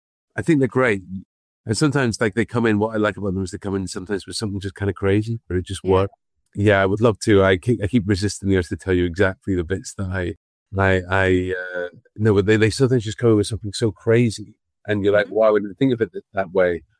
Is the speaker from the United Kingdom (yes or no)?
yes; Scotland, United Kingdom; I'm from Scotland